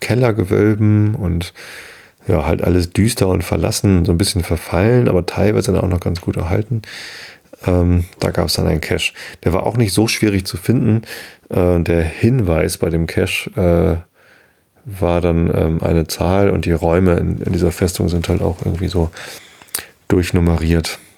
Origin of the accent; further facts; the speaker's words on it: Hamburg, Germany; In meiner Heimatstadt hat der G20-Gipfel stattgefunden